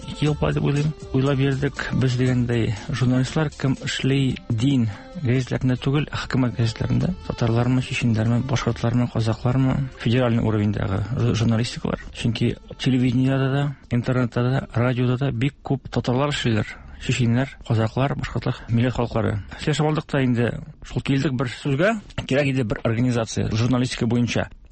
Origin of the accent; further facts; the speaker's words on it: Tatarskaya Kargala, Orenburg Oblast, Russia; Мин үзем Тобыштан Оренбург ягында Татар Саракташы дигән авылда. Кичкенә авыл, 3 класс авылда бетеп, күрше Васильевка дигән урыс авылына җыелган мәктәпкә.